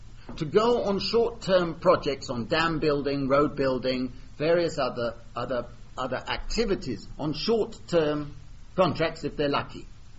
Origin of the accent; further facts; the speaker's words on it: United Kingdom; So I, as a British taxpayer, am subsidized so that the Chinese could come in and work on building the Polish roads.